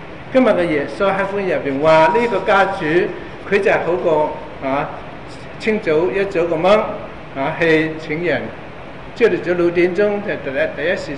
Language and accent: Chinese; Hong Kong; 那么我们香港人就、啊、买回他的债啦，